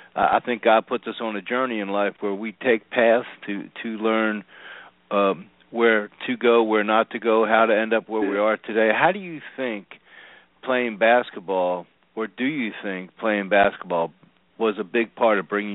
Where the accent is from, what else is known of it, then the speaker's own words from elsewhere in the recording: Norristown, Pennsylvania, United States; I grew up in Norristown, Pennsylvania, which is about 18 miles west of Philadelphia